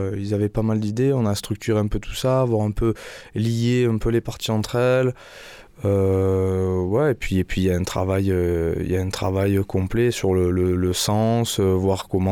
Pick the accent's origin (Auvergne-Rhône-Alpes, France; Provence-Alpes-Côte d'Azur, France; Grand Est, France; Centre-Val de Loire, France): Provence-Alpes-Côte d'Azur, France; La Ciotat; je viens du sud, de la Ciotat, je suis ciotadin.